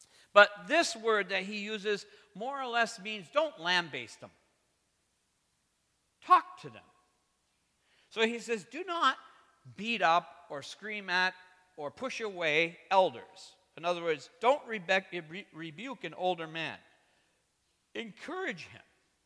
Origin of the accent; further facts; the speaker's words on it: United States; I'm an American.